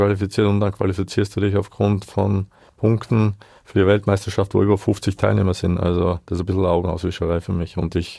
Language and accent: German; Burgenland, Austria; ich war ja noch so verrückt bei uns im Burgenland, weil wir ja langgezogen sind.